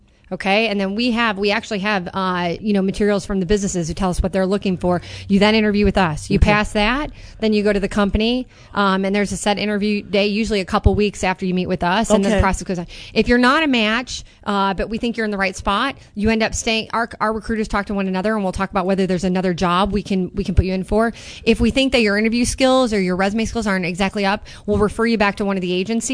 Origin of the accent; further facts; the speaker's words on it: Villa Park, Illinois, United States; I grew up in Villa Park, a west suburb, which actually is pretty diverse.